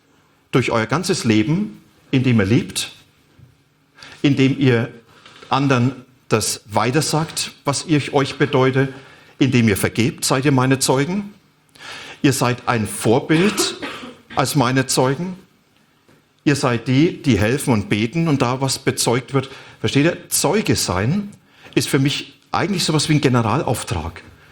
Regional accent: Bavaria, Germany; so wie ich ein Mann bin, ein Franke und ein Teilzeit-Vegetarier

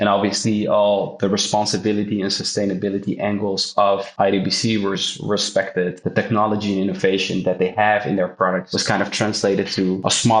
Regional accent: Amsterdam, North Holland, Netherlands; Born and raised in Amsterdam. And my name is, it's a French name. I was not born in France. I have not a lot of connections with France

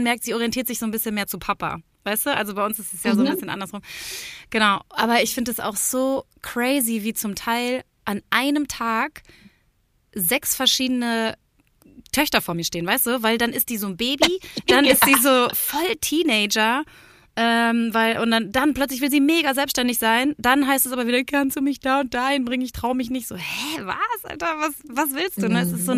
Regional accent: North Rhine-Westphalia, Germany; Ich komme ja auch aus dem Münsterland-Ruhrgebiet da die Ecke.

